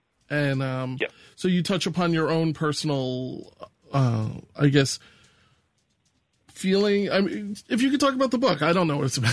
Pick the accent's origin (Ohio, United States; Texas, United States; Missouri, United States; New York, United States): New York, United States; just growing up in New York, I think that, you have to have some understanding of it.